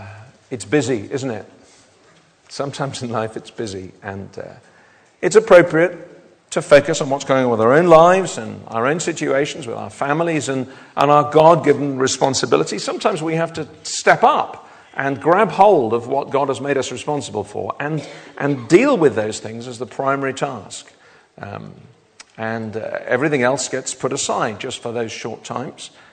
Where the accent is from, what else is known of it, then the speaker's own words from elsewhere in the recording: Wales, United Kingdom; And as a Welshman, of course, I lost interest after Friday.